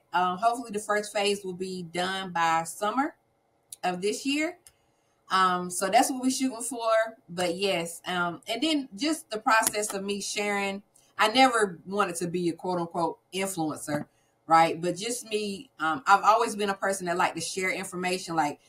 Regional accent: North Carolina, United States; accent: southern; But yes, I am from North Carolina, as you can hear from this little southern twang I got.

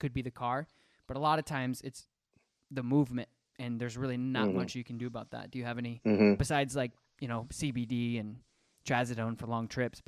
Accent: Colorado, United States; born there; I was born in Colorado. My dad has instilled like innate, passionate feelings with the mountains. And I just love being like a little mountain town.

